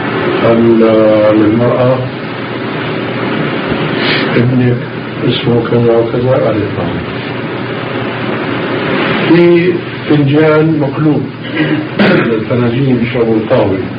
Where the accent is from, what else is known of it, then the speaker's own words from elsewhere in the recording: Syria; وذكر لي بيته في المزرعة عندنا في الشام